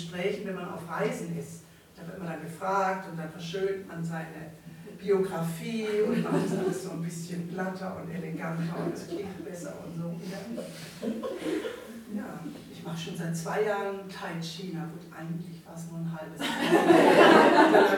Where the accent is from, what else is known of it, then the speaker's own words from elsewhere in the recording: Baden-Württemberg, Germany; also weißt du, ich komme aus Baden.